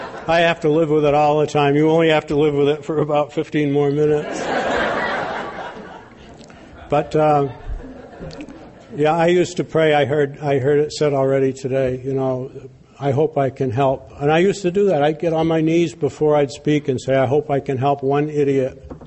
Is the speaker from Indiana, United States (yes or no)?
no; New Hampshire, United States; Only some of you know that I'm from New Hampshire.